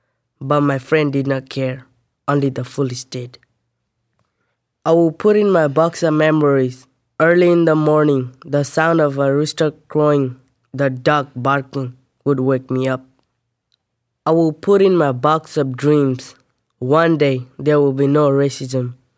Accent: Nepal; I'm from Nepal. My memories. I will put in my box of memories. My best friend in Nepal, dancing like … making fun of teachers who beat us for coming 1 minute late to the class.

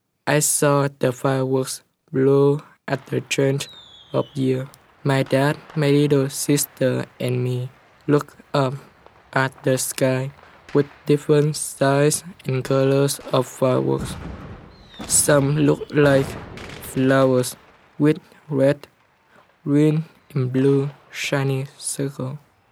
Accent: Vietnam; In my home country of Vietnam, the first day of January on the lunar calendar is Lunar New Year

